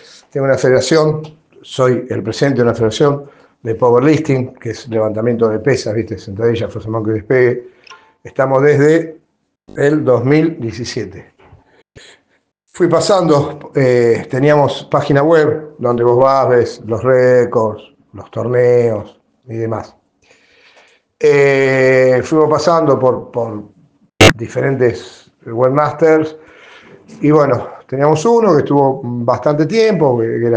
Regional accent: Mar del Plata, Buenos Aires Province, Argentina; Yo soy de Mar del Plata, hay otra gente que es de Bahía.

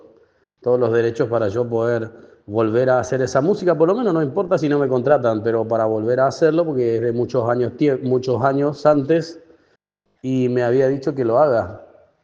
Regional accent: Paraguay; Yo soy de Paraguay, pero sacar alguna más cumbia.

